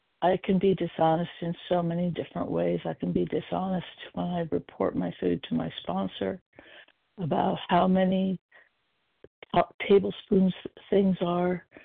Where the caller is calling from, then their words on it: Portland, Oregon, United States; I'm calling from Portland, Oregon, and I'm a recovered compulsive eater.